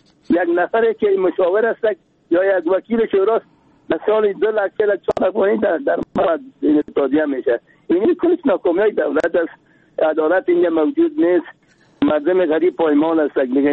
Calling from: Kabul, Afghanistan; گفتم که از کابل هستم.

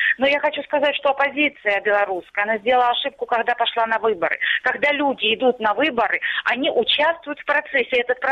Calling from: Starobilsk, Luhansk Oblast, Ukraine; Старобельск.

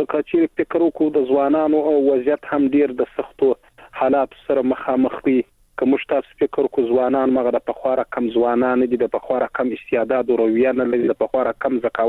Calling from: Helmand, Afghanistan; هلمند مې اړیکه نیولې ده

